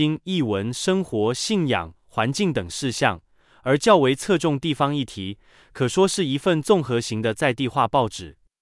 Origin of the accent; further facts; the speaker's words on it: Changhua, Changhua County, Taiwan; 1953年我在彰化出生，我们都是二战后的台湾新生儿，只差七岁。